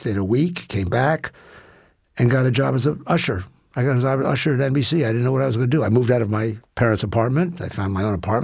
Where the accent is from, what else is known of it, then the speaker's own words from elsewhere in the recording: Manhattan, New York, United States; And I grew up in Manhattan.